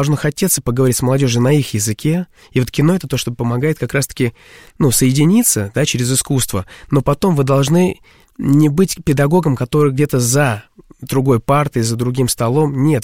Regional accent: Saint Petersburg, Russia; Как бы я родился вообще в Петербурге и проходил 90-е

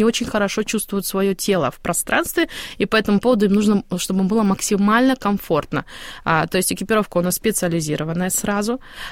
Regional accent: Almaty, Kazakhstan; Алма-Ата, Казахстан.

